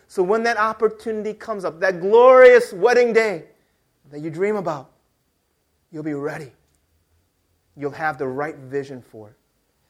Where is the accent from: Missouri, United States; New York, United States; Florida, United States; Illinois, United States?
Illinois, United States; Chicago; I grew up in Chicago, which is a city in the United States, and they have this baseball team.